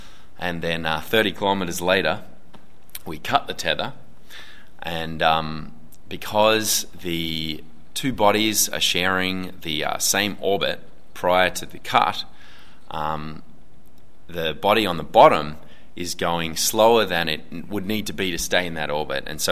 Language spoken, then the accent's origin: English; Hamilton, Victoria, Australia; In Hamilton, Victoria.